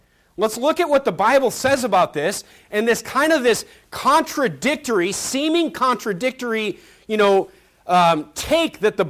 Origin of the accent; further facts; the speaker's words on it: Midwest, United States; now in California, United States; Look, I'm aware that I grew up in the Midwest, so I just kind of have more interest in things like agriculture